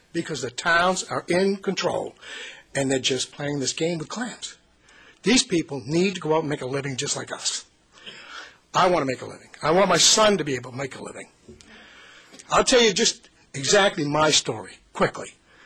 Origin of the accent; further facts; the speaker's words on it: Wiscasset, Maine, United States; I'm from Wiscasset. I've been involved in the industry for 55 years.